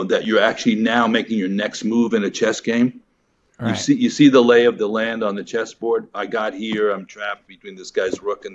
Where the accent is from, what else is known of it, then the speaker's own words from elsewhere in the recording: New York, United States; I'm from New York. I know how to do the whole bit.